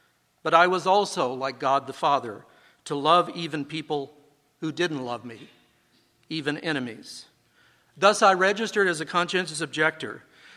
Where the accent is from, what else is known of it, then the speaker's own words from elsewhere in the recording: Illinois, United States; my hometown in southern Illinois, near Evansville